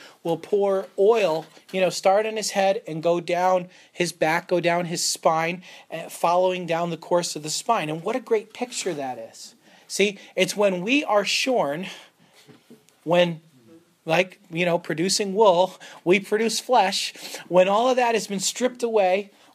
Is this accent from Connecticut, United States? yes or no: yes; Connecticut, United States; accent: Connecticut; In Connecticut, herding and hurting are the same thing, so. My Connecticut accent.